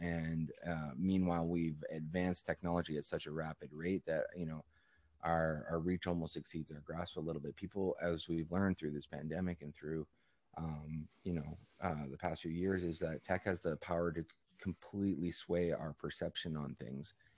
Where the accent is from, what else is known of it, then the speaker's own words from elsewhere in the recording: Canada; I'm Canadian, so